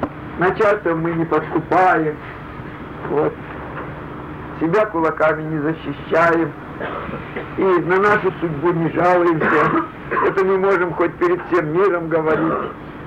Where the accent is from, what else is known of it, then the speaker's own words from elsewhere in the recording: Zhambyl, Jambyl Region, Kazakhstan; Откуда ты? Я говорю, из Жамбула.